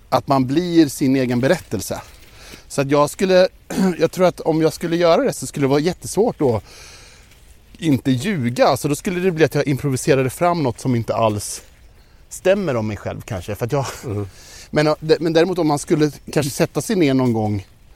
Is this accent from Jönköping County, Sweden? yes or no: no; Alingsås, Västra Götaland County, Sweden; För mig är det att jag är från Alingsås.